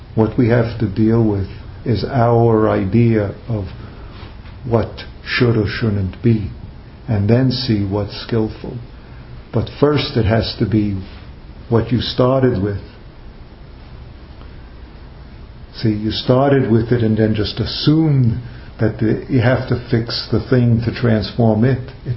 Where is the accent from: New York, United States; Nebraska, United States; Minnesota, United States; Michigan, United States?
New York, United States; accent: New York; Sometimes my accent squashes words together, so I have to clarify. I wasn't saying dysfunctioning, but this-functioning. New York accents are strong